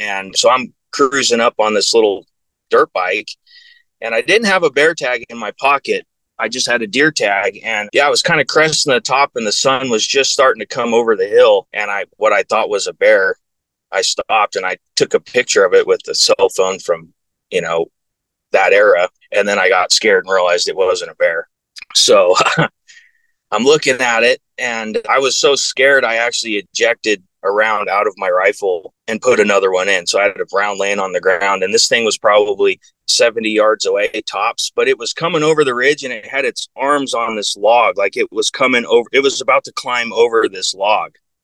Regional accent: Oregon, United States; So yeah, so I grew up in Southern Oregon, you know, Southern Oregon and Northern California.

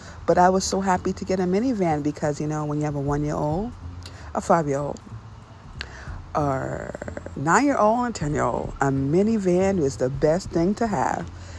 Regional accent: New York City, New York, United States; also born or lived in Trinidad; I was born in Trinidad. I grew up in New York City

